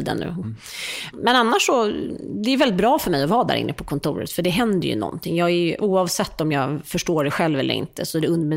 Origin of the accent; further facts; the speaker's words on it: Stockholm, Stockholm County, Sweden; also born or lived in United States; Men jag är då född på Östermalm och uppväxt där större delen av min uppväxt. Mm. Och även hela mitt vuxna liv, förutom 4 år när jag bodde i USA.